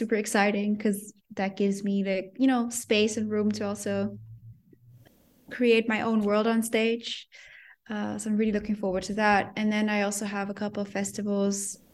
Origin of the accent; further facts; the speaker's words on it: Germany; English is a second language; translate the references that I grew up with in Germany or wherever